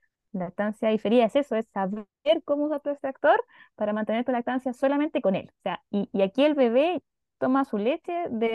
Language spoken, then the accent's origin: Spanish; Talcahuano, Biobío, Chile; nosotros somos de Concepción, de Talcahuano en realidad, pero están al ladito.